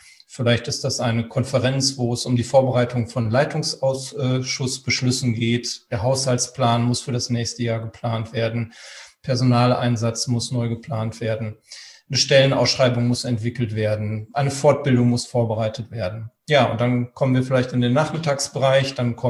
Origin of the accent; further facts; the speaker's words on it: Münster, North Rhine-Westphalia, Germany; Münster ist auch mein Heimatort.